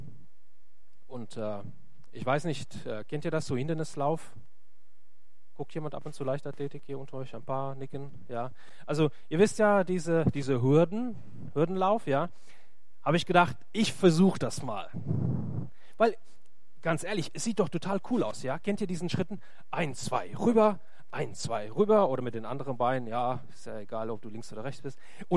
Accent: Lower Saxony, Germany; Ich komme ja aus dem Flachland, ja da hinter Hannover noch.

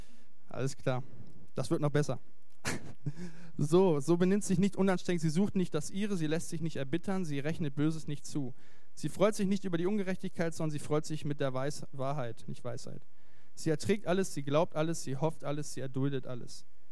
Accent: Göttingen, Lower Saxony, Germany; bei uns zu Hause in Göttingen, nicht so weit weg von hier

